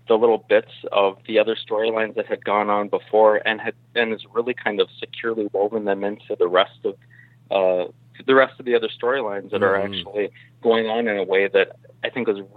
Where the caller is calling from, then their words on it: Minneapolis, Minnesota, United States; Yeah, hey … from Minneapolis.